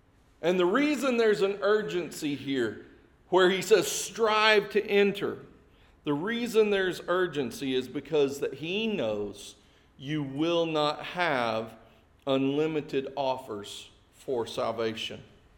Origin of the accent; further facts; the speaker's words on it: Springdale, United States; I grew up in Springdale, for those of you who may not have known that, in the old town Springdale, on McRae Avenue, just down the street from Westwood Elementary